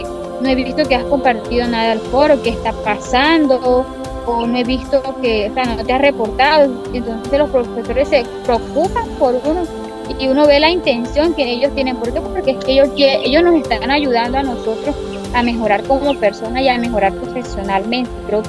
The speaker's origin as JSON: {"language": "Spanish", "town": "Manaure", "region": "La Guajira", "country": "Colombia", "said": "soy de la etnia Wayú, soy de Manaure, La Guajira."}